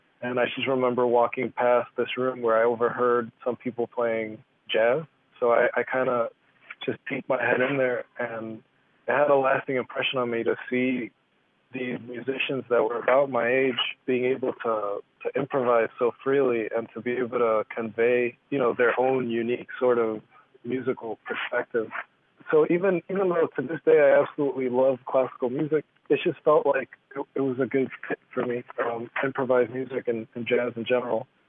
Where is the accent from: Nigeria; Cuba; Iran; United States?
Cuba; growing up in Cuba, I feel like it's basically the same ingredients as far as the music is concerned.